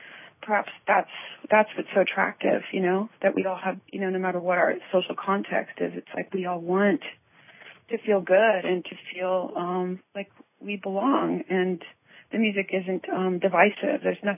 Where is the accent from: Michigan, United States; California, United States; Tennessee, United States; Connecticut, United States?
California, United States; No, I'm from Orange County, but with, like, deep New York roots, and my entire family's from New York.